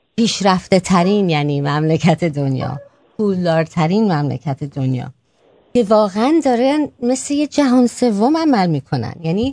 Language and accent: Persian; Iran; now in United States; انتفاع یعنی ما ایرانیم آمریکاییم